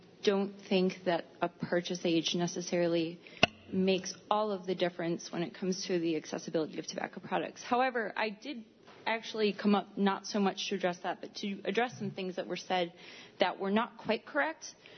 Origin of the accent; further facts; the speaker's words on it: Danby, United States; I'm from Danby.